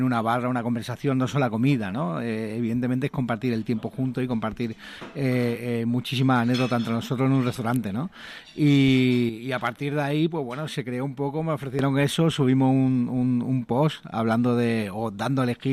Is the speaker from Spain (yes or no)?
yes; Marbella, Andalusia, Spain; cuando soy de Marbella